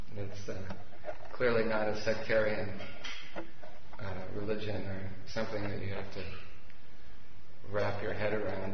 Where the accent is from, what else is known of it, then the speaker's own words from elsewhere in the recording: United States; So, you'll have to forgive me, I was raised in America and I don't speak English.